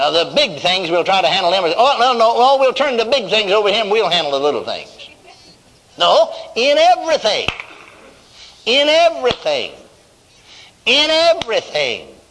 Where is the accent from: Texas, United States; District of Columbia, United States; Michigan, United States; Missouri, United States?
Texas, United States; I'm born and raised in Texas.